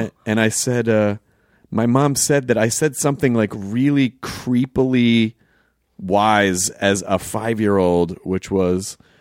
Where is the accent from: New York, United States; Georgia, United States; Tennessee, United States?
Tennessee, United States; Memphis; also born or lived in Kentucky / Florida / Arkansas / Denver; I go, Memphis, because it's just easier than I was born in Kentucky. I lived in Southern Florida, Central Florida, Arkansas, Denver, Memphis.